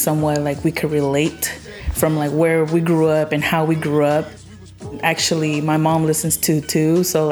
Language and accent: English; Oakland, California, United States; I'm from Oakland.